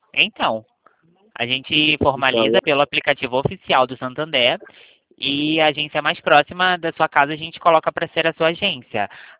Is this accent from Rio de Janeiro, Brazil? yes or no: yes; Rio de Janeiro, Brazil; eu sou do comercial do Santander, sou do Rio de Janeiro